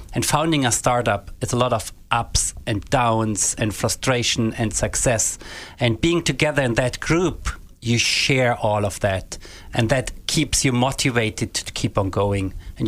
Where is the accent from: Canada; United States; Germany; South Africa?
Germany; now in Ireland; I'm originally from Germany.